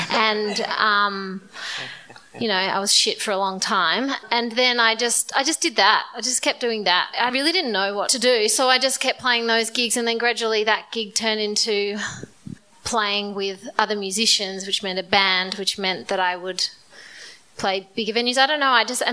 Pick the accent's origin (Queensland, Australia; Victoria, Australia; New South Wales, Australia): Victoria, Australia; Melbourne; In Melbourne, I'm from Melbourne.